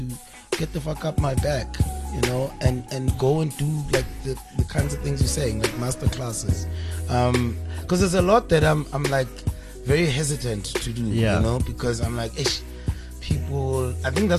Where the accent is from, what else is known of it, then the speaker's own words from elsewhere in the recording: Welkom, Free State, South Africa; So we grew up together in Velcom